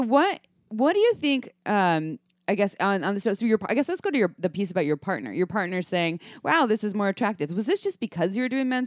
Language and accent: English; Santa Cruz, California, United States; Yeah, I grew up in Santa Cruz, and in Santa Cruz we have what I'm going to call a big bro culture, and not everyone from Santa Cruz is a bro.